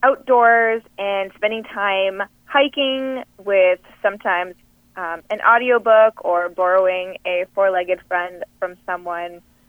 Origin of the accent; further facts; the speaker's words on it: Red Lake, Ontario, Canada; now in Dryden, Canada; I was born and raised in Red Lake, Ontario, and I've been living in Dryden for almost 10 years now